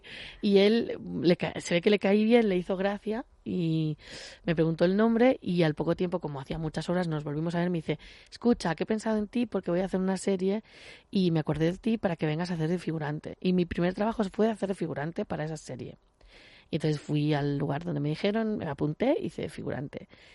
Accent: Barcelona, Catalonia, Spain; porque yo soy de Barcelona, en ese caso

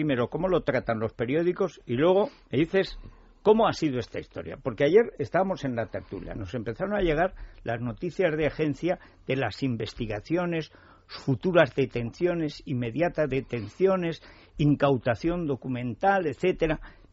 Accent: Teruel, Aragon, Spain; yo soy de Teruel, entonces en Teruel pacientes no somos.

